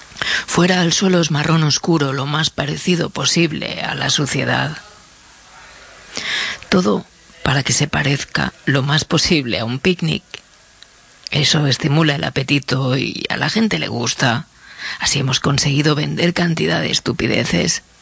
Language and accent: Spanish; Las Cruces, New Mexico, United States; Yo nací y crecí allí, cerca de Las Cruces, cerca de la región de Llano Estacado.